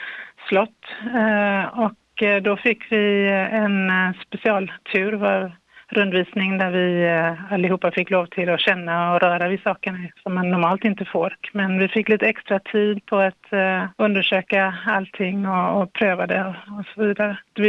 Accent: Gothenburg, Västra Götaland County, Sweden; moved away as an adult; now in Copenhagen, Denmark; jag bor i Köpenhamn sedan 20 år. Men eftersom jag kommer från Sverige, från Göteborg från början

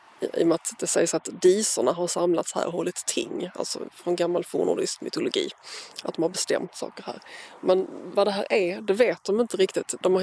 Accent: Skåne, Sweden; Jag är uppvuxen på Österlen och där man var så van att det fanns saker som Ale Stenar, Havängsdösen, Kiviksgraven.

